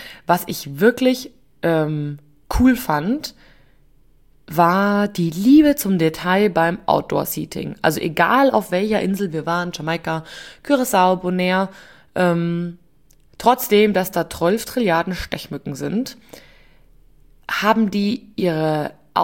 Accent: Bavaria, Germany; bei uns in Oberbayern

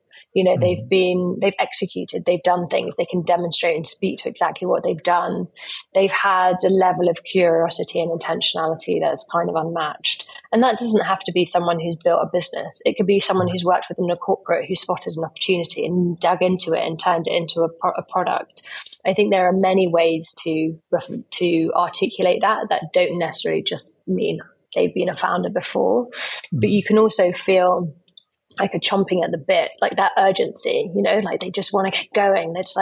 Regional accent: United Kingdom; as a Brit, I've born here, spent my life here, I've lived abroad a lot

